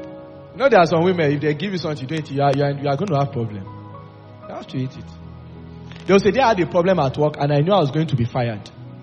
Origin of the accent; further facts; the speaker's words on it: Mexico; You people don't believe that I came from Mexico.